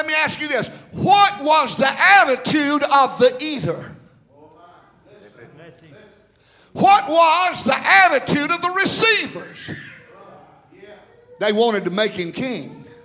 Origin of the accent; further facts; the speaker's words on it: Bryson City, North Carolina, United States; I'm from Bryson City.